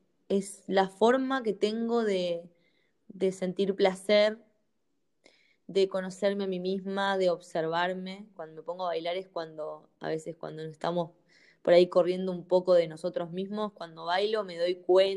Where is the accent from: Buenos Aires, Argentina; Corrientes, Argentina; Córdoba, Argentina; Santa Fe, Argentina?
Santa Fe, Argentina; San Cristóbal; Soy de un pueblito de Santa Fe que se llama San Cristóbal. Sí. Yo digo pueblito, pero en realidad es una ciudad, pero es muy chiquito.